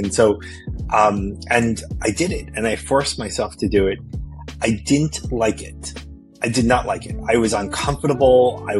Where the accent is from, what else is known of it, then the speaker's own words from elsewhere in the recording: Flushing, New York, United States; So I would say Flushing is where I was born and raised.